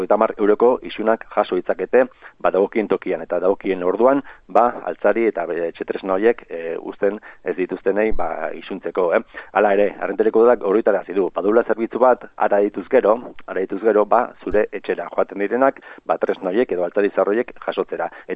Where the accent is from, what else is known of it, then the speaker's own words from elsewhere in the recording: Pasaia, Basque Country, Spain; ni pasaitarra naiz